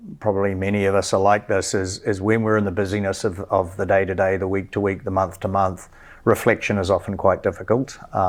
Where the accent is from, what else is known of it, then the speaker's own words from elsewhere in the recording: New Zealand; growing up in New Zealand, which is a not a small country, but a small population, far, far away from the rest of the world